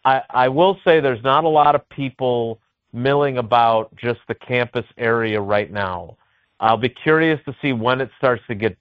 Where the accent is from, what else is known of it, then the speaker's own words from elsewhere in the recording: Milwaukee, Wisconsin, United States; If I were a Milwaukeean, having been born and raised in Milwaukee